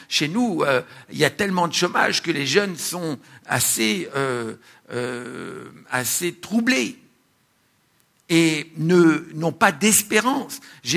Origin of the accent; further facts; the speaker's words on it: France; Chez nous, en France, on a une région dans le sud-ouest